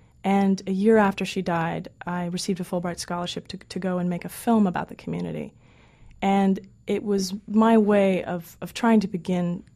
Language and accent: English; Newton, Massachusetts, United States; also born or lived in India; You know, when I was growing up in Newton, Massachusetts, then I was encouraged to explore these various traditions. When I was living in India, it was the first time that I had been exposed to a culture where your religious identity is part and parcel with your personal one.